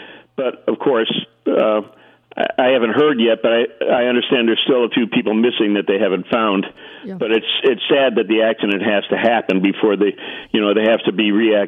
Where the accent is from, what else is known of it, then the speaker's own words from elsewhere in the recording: Chicago, Illinois, United States; when I was young, I grew up in Chicago